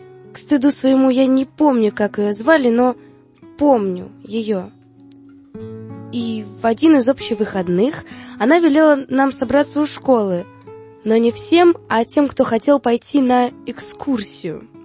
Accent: Moscow, Russia; born there; Я родилась в Москве, да?

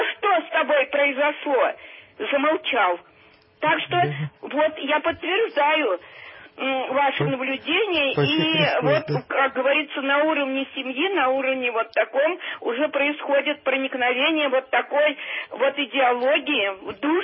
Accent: Smolensk Oblast, Russia; born there; я родилась под Ельней, Смоленская область

